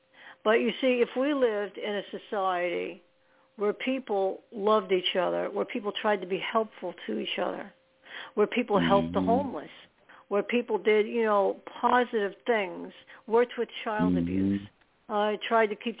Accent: New York, United States; I've been in New York City feeding the homeless because I'm from New York.

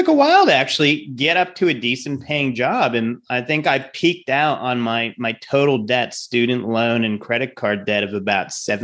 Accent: Rhode Island, United States; Because I'm from Rhode Island, so big store in Rhode Island.

